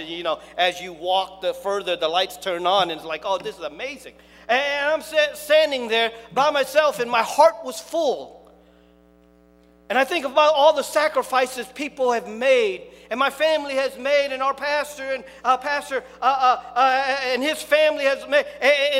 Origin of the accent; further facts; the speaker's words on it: Cambodia; also born or lived in Massachusetts; now in United States; I'm from Massachusetts, and they still didn't like it. Now, you want me to go further? I'm from Cambodia, okay?